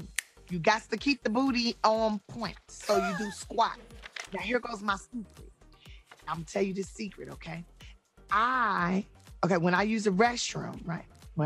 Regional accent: Los Angeles, California, United States; Reason number one, I come from an underserved community. I'm from South Central Los Angeles.

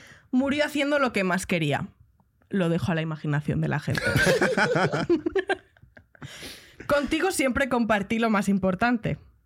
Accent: Madrid, Community of Madrid, Spain; es porque soy muy de Madrid

